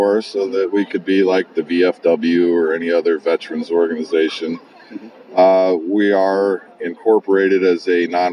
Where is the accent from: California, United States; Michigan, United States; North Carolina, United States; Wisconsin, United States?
North Carolina, United States; Wilkesboro; we've brought some fresh copies to sign for my hometown of Wilkesboro, North Carolina.